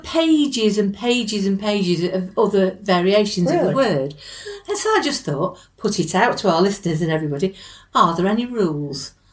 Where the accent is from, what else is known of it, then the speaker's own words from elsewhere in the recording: Manchester, North West England, United Kingdom; I was born in Moss Side in Manchester, which is a very, very deprived, rough area with a very, back in the 1950s, a very high, non-UK residence. And I lived there until I was 10.